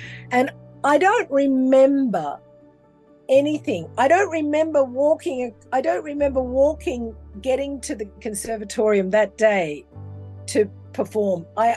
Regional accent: Australia; And I come from a little country town that you probably would not have heard of in Australia. I am Australian. I'm one of five children, the last, the baby.

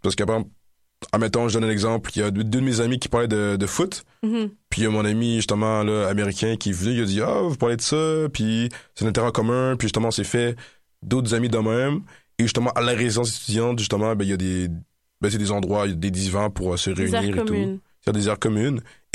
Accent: Quebec, Canada; je pense pas que j'ai l'accent le plus prononcé, mais on me dit, ah ouais, vous êtes Québécois, vous.

